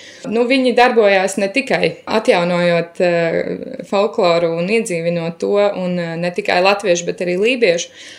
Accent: Riga, Latvia; Es uzaugu Rīgā

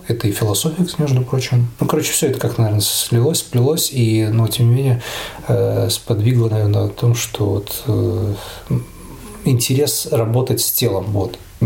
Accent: Latvia; also born or lived in Riga / Belarus; Родился я в Риге, но в 2 года мои родители разошлись, и моя мама перевезла меня в Беларусь. И там я ходил в садик 2 года, наверное, и 3 года, первые 3 класса в Беларуси школу начинал. А потом мама вышла 2-й раз замуж и забрала меня в Латвию обратно.

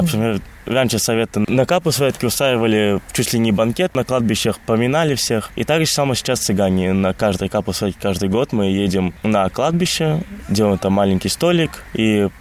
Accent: Jekabpils, Jēkabpils Municipality, Latvia; У нас, допустим, в Екапилсе, в моем родном городе, у многих зарплата 700 евро.

